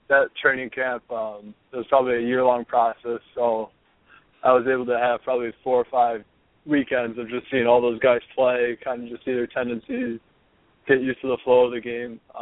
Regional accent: Syracuse, New York, United States; I mean, I'm from Syracuse, New York.

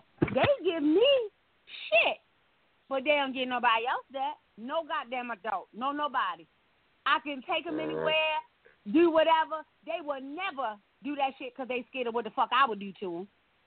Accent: Baltimore, Maryland, United States; everybody said I was too hard on mine because I'm from Baltimore

